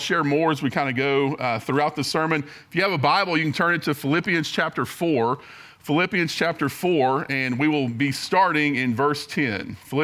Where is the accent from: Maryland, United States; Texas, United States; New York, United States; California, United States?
Texas, United States; Hawley; I grew up in Hawley, right outside of Abilene, and Hawley's about 600 people.